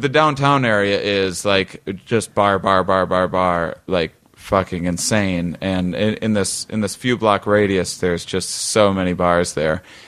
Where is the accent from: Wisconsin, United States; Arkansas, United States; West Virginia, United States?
Wisconsin, United States; La Crosse; Yeah, La Crosse, Wisconsin. It's on the border of Minnesota and Iowa. Most bars per capita in the entire United States. Quite proud of it.